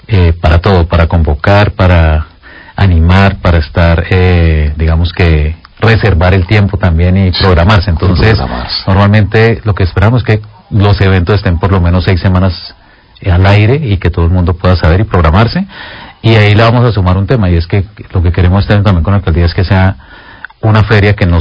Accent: Cali, Valle del Cauca, Colombia; Que nos sentamos orgullosos de, como caleños

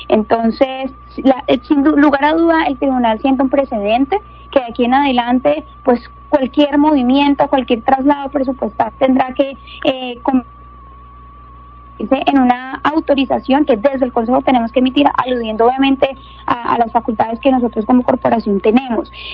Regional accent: Cali, Valle del Cauca, Colombia; estos operativos pues finalmente pues buscan eso, que nosotros como caleños seamos responsables

